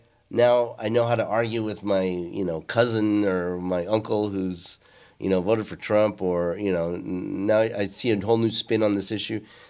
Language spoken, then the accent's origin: English; Tijuana, Baja California, Mexico; being not American enough for the U.S. and not Mexican enough for Mexico. I grew up watching the Lucha Libre matinees in Tijuana, you know, reading Mexican comic books and getting exposed to a bilingual, bicultural way of looking at things.